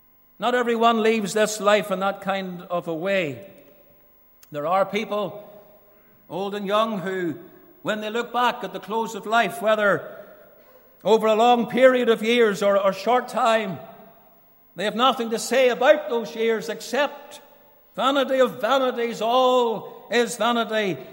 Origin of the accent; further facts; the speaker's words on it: Portadown, Northern Ireland, United Kingdom; When I was growing up in Portadown, I've told you about this young man in the past